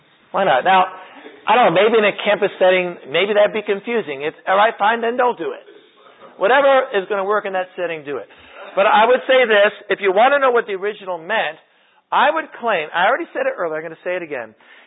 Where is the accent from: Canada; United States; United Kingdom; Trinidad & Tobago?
United Kingdom; England; I believe that as an English person reading the Bible, we have unlimited access to the understanding of the original writers.